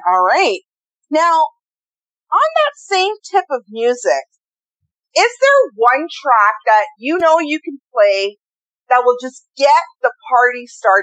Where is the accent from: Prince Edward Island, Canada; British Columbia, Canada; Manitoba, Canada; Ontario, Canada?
Ontario, Canada; Toronto; We didn't really have too much of anything else growing up in Toronto. I wasn't part of the whole West Indian scene